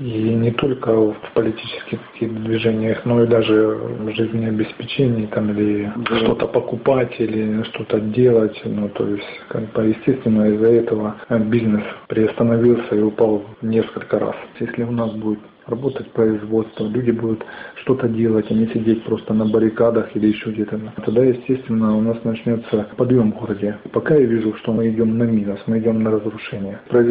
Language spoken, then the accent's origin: Russian; Sloviansk, Donetsk Oblast, Ukraine; Очень неприятно быть в родном городе, когда вокруг ходят много вооруженных людей в масках.